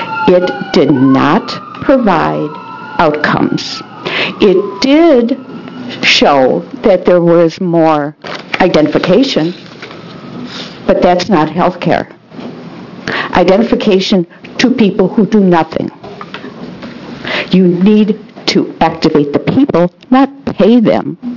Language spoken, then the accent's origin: English; Salem, Oregon, United States; from Salem, Oregon.